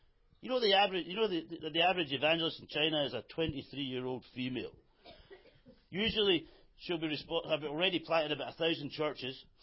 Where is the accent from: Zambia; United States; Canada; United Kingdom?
United Kingdom; Scotland; I'm Scottish. 100%. Hallelujah. As far back as I can go, I'm Scottish.